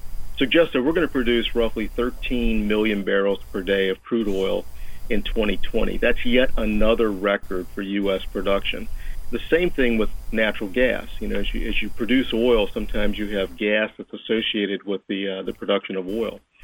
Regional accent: Louisiana, United States; You know, as you mentioned, I grew up down in Louisiana, so.

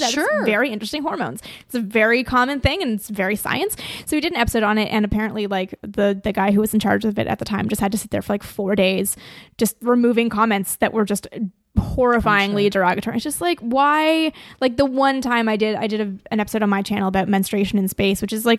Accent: Toronto, Ontario, Canada; born there; he works at the hospital I was born in Toronto.

